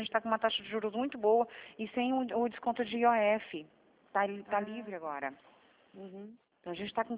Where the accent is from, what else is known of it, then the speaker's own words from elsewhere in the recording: Vitória, Espírito Santo, Brazil; Ah, é sério? Eu fui criada aí.